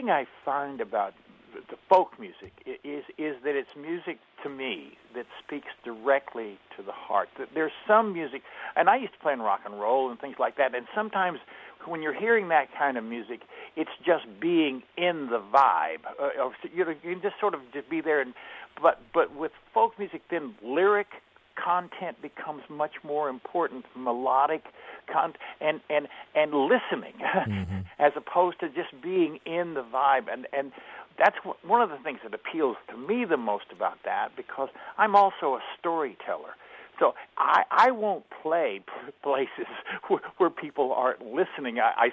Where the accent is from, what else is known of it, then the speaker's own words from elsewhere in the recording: Portales, New Mexico, United States; See, I grew up in New Mexico in a little tiny town called Portales.